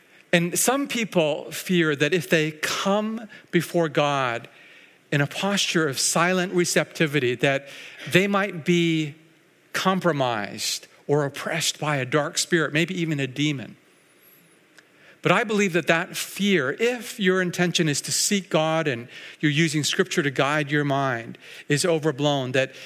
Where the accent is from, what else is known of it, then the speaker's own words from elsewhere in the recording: Surrey, British Columbia, Canada; when I was a child growing up in North Surrey